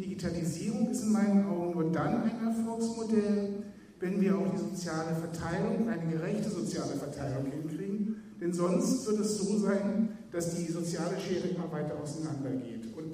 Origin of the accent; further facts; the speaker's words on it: Flensburg, Schleswig-Holstein, Germany; ich komme aus Flensburg.